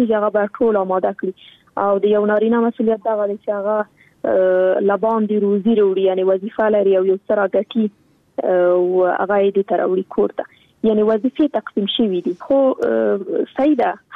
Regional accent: Afghanistan; زه خو شخصا په جګړه کې پیدا شوی یم، دا په جګړه کې رالویه شولم

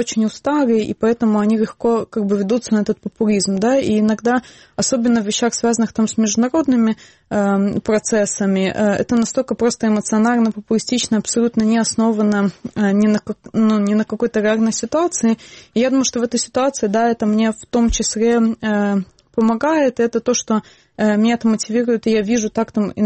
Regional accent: Brest, Brest Region, Belarus; moved away as an adult; also born or lived in Minsk, Belarus; И потом я стала учить международное право и переехала в Минск. Сама я родилась и жила в Бресте до этого.

